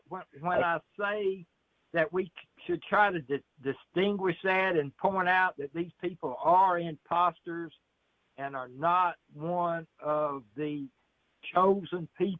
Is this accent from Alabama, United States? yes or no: yes; Alabama, United States; they'd say, well … a Mississippian, or he's from Mississippi, when really I'm from Alabama.